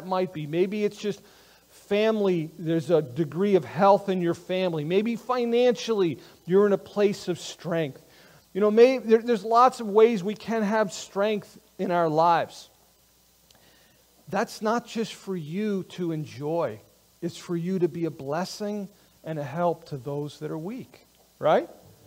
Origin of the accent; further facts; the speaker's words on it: United States; Way too many times we, as American Christians, we read the Bible through a lens of, like, individuality, you know?